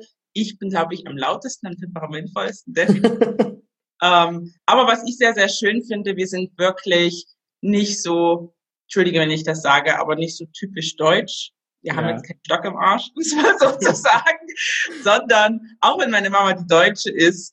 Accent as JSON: {"language": "German", "country": "Cuba", "said": "ich bin ja dunkelhäutig, ich komme aus Kuba ursprünglich, mein Papa ist Kubaner, meine Mama ist Deutsche."}